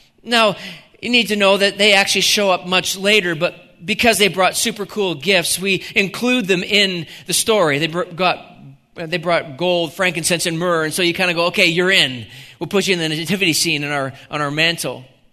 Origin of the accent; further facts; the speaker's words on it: New Brunswick, Canada; One of my first jobs as a teenager growing up in New Brunswick was working on a farm.